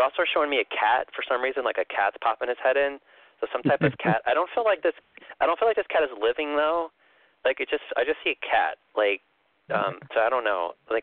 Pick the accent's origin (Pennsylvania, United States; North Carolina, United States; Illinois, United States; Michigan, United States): Illinois, United States; Chicago; But when I grew up in Chicago, you know, it can get down to like, you know, 10 degrees.